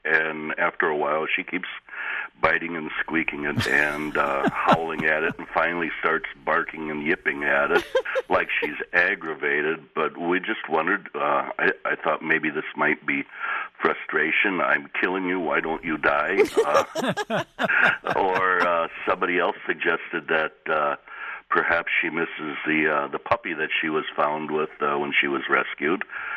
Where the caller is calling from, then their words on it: Richmond, Illinois, United States; I'm in Richmond, Illinois, up near the Wisconsin-Illinois border.